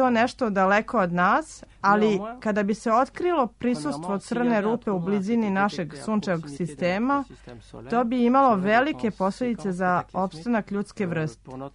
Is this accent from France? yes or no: yes; Dijon, Bourgogne-Franche-Comté, France; born there; Serbian is a second language; Rođen sam u Dijonu, u Burgundiji. Imam 49 godina, moj otac je Francuz, a majka Dankinja. Poreklo moje familije sa francuske strane je vrlo frankofono, a baka sa očeve strane je sa Korzike.